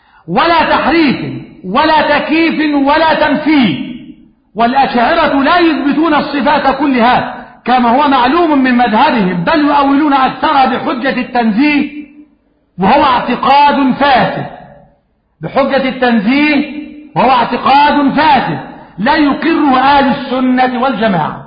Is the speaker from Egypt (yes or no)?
yes; Egypt; ما إحنا مصريين،